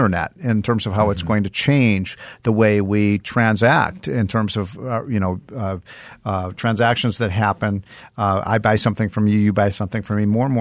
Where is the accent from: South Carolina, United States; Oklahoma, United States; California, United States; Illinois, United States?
Illinois, United States; Chicago; I grew up in Chicago, and I remember one time when I was about 12 years old.